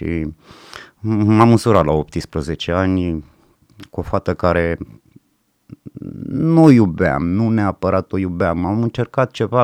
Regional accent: Ploiești, Prahova, Romania; born there; Deci m-am născut în Ploiești, într-o familie de oameni simpli, muncitori, tata era strungar, mama era vânzătoare la un magazin. Sunt singurul băiat în familie, mai am 3 surori.

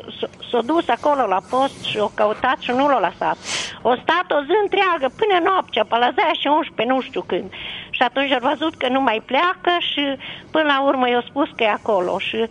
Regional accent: Bonțești, Arad County, Romania; now in Arad, Romania; Eu sunt o soră de la Bonțești. Uh-huh. Dar mi-s mutat aici în Arad, și am 70 de ani. Bunica mea a fost, adică familia mea a fost ortodoxă.

